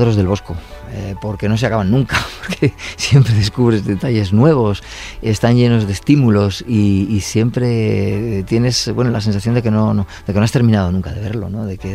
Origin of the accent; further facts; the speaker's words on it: La Rioja, Spain; además soy riojano y el vino contiene multitud de sabores